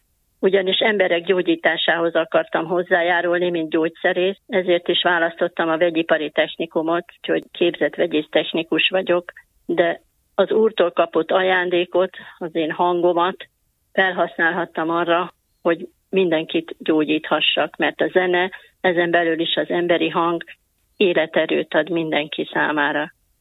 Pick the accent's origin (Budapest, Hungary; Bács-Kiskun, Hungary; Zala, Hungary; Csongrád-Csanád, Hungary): Zala, Hungary; Nagykanizsa; born there; Én Nagykanizsán, ebben a talai kis kereskedővárosban születtem.